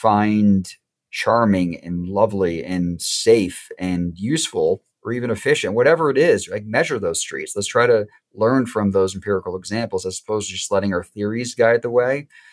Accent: Boston, Massachusetts, United States; when I grew up in the Boston area, people could point the streets that they love.

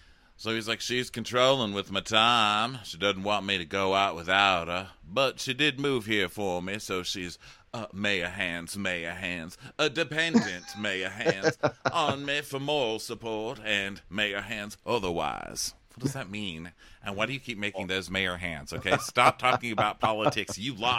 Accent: the South, United States; Okay, we can move on. I'm from the South.

